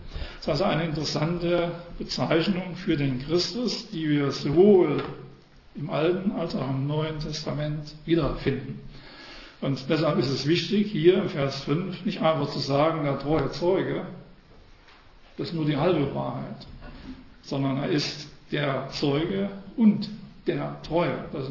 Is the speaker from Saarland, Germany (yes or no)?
no; Saxony, Germany; Ich betone das extra, ich komme aus Sachsen.